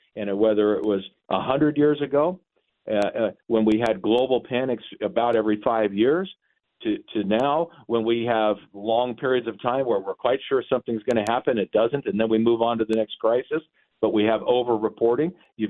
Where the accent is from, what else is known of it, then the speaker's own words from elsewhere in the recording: United States; born there; I was born in America.